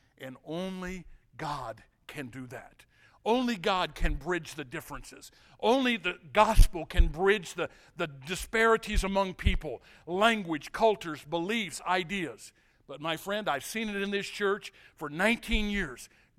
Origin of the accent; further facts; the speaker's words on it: St. Louis, Missouri, United States; born there; By the way, Kansas City, I was born in St. Louis.